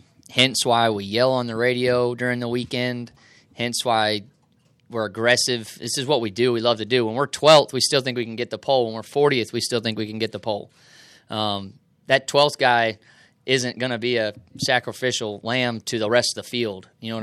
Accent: Carolina, United States; I'm a Carolina boy from Carolina. I'm not choosing Carolina. I'm from Carolina.

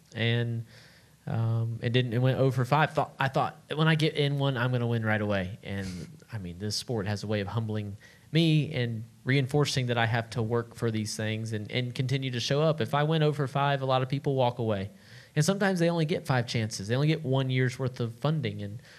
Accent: Florida, United States; Okay, growing up in Florida, when we would have bonfires, I'm going to tell my parents here, there would be a big pile of brush, big pile of limbs.

